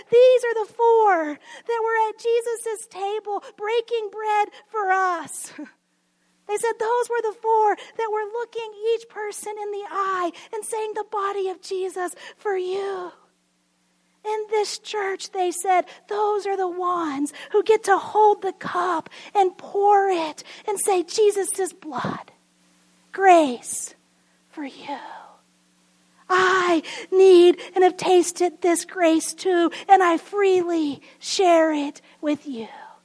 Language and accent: English; Belfair, Washington, United States; And when I tell people in Seattle I'm from Belfair, they're like, you mean Bellevue? I'm like, no, I know where I live. It's called Belfair. It's not Bellevue.